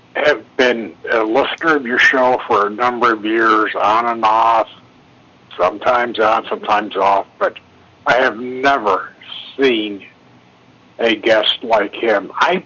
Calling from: New York, United States; from New York.

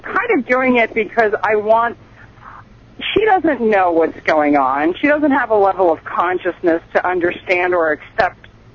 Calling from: Hot Springs, Arkansas, United States; I'm calling from Hot Springs, Arkansas.

